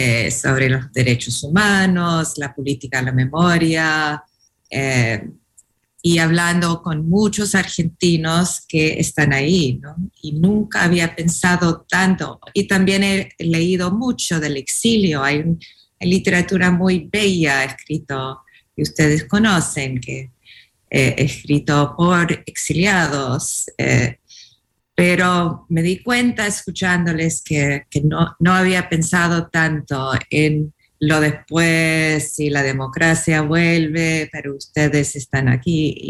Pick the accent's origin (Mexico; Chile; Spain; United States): United States; Spanish is a second language; estando acá como gringa pensando en todo eso de nuevo